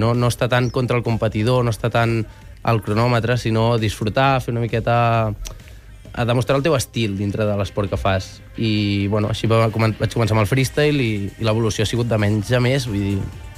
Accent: Catalonia, Spain; soc de la Cerdanya, soc de muntanya

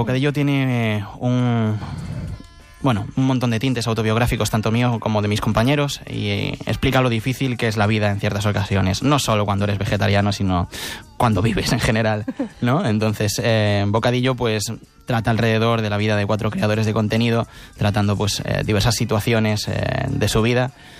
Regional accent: Galicia, Spain; nunca pude venir porque no vivía aquí. Yo soy gallego

